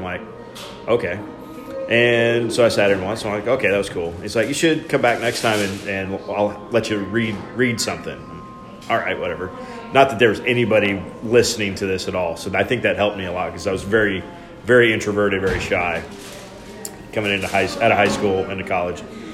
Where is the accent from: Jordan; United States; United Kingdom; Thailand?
United States; Strang, Nebraska; also born or lived in Geneva; I actually grew up on a farm by Strang, which is smaller than a dot on the map, which is actually south of Geneva. But we moved to Geneva when I was freshman in high school